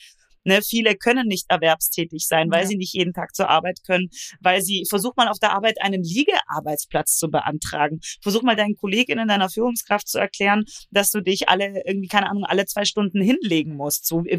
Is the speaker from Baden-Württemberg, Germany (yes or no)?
yes; Baden-Württemberg, Germany; ich komme aus Baden-Württemberg